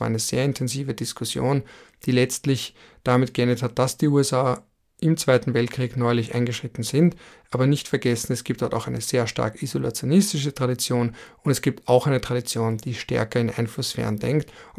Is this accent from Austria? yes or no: yes; Austria; so viel kann ich als Österreicher schon sagen